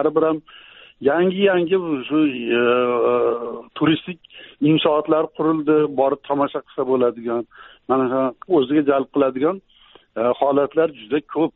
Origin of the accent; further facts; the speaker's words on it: Chimyon, Fergana Region, Uzbekistan; man yoshligim o'tgan qishlog'im Chimyonda